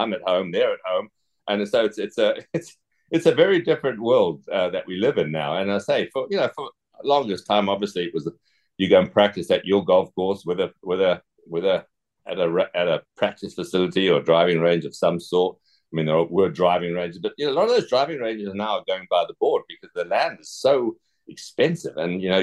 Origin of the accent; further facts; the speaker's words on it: Zimbabwe; also born or lived in England; You know, I was born in England, but I grew up in Southern Africa and Zimbabwe or Rhodesia as it was then.